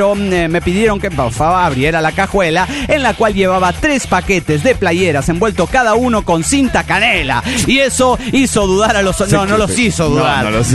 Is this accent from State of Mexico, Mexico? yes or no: no; Monterrey, Nuevo León, Mexico; born there; Aparte, nací en Monterrey, güey. Tengo aquí a la frontera nomás